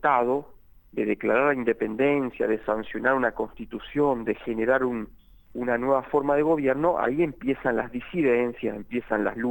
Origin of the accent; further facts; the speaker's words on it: Santa Fe, Argentina; para reflexionar sobre la identidad como santafesinos